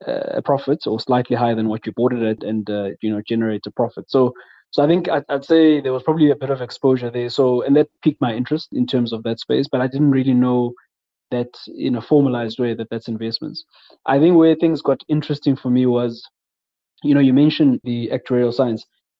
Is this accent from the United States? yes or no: no; Durban, KwaZulu-Natal, South Africa; So, yeah, so I grew up in Durban. I was born in a township called Hammersdale in Mpumalanga, which is kind of on your way to between Durban and Pietermaritzburg.